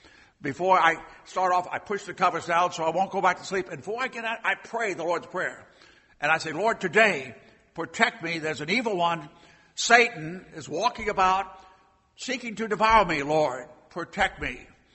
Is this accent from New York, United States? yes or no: no; Savannah, Georgia, United States; I was born in Savannah, Georgia. My mother met my father at a dance. And a little kid, I was drawn to all the taverns and the speakeasies in Savannah.